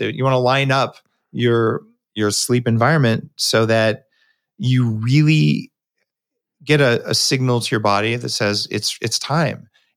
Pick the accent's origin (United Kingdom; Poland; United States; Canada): Canada; So guys, I'm a Canadian citizen.